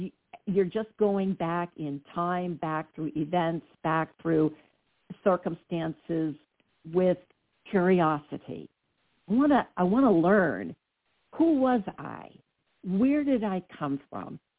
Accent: New Jersey, United States; And I'm from Jersey, so I can say this.

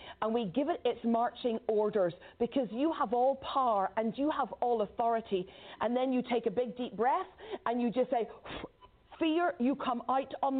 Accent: Northern Ireland, United Kingdom; Now, you know, I grew up in Northern Ireland, so I'm used to hearing bombs in the natural.

